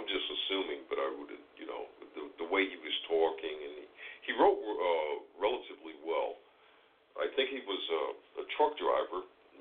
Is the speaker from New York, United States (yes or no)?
yes; New York, United States; I grew up in New York